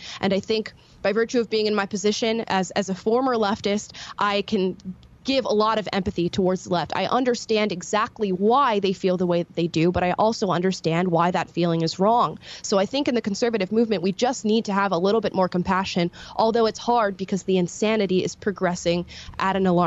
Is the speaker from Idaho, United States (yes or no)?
no; Florida, United States; I was attending BLM protests whenever they were happening in my home state of Florida.